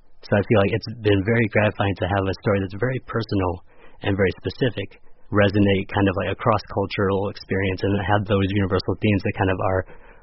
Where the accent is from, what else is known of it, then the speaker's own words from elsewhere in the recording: Connecticut, United States; My parents came over right before the war got really bad in Vietnam, and my grandparents came shortly thereafter. So we grew up in Connecticut